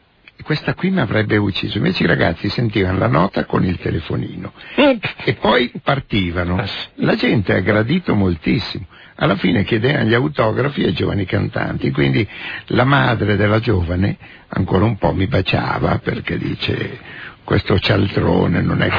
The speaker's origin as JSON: {"language": "Italian", "town": "Milan", "region": "Lombardy", "country": "Italy", "said": "dove ci si vive noi che siamo di Milano, con, insomma, come un ingranaggio"}